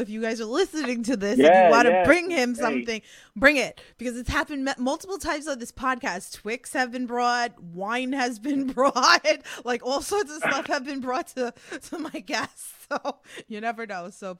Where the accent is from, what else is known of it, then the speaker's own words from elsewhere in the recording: Queens, New York, United States; I mean, I'm a New Yorker too. You know, like, I'm from Queens.